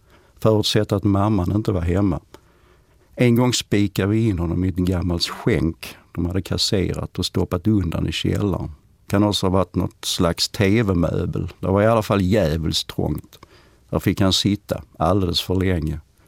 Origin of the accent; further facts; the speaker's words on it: Skåne, Sweden; accent: Scanian; Det kan ha berott på en kombination av min skånska och ett något sluddrigt tal.